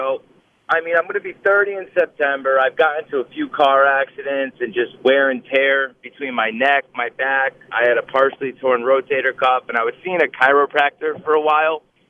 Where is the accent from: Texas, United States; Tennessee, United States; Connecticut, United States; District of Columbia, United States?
Connecticut, United States; Shelton; I'm actually from Shelton.